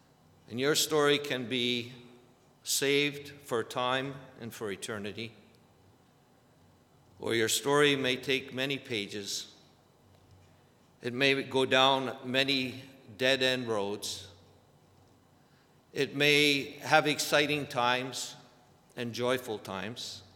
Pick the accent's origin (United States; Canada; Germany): Canada; Toronto, Ontario; I come from Ontario, Toronto